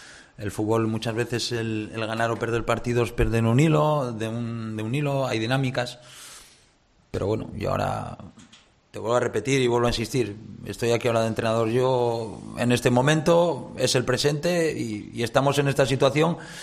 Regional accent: Gijón, Asturias, Spain; Si es que en Gijón no pedimos mucho más, los asturianos somos así, los del Sporting más.

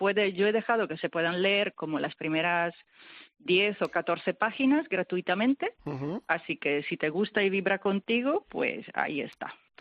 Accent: Italy; Spanish is a second language; now in Marbella, Spain; porque bueno, soy italiana, y ya volveré en Suiza también, antes de volver a Marbella

